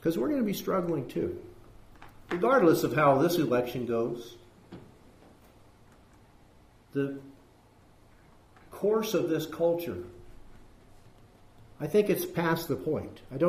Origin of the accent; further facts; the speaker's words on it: California, United States; I grew up in Northern California. There were churches all up and down the I-5 corridor there, up in the Central Valley.